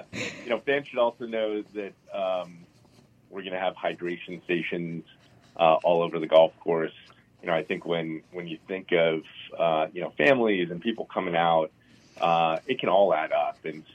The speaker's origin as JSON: {"language": "English", "town": "Scarsdale", "region": "New York", "country": "United States", "tie": "born or raised there", "said": "I grew up in Scarsdale, New York, Westchester County, and I caddied at Scarsdale Country Club."}